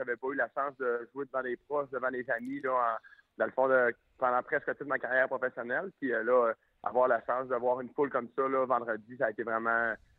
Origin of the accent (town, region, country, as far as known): Quebec, Canada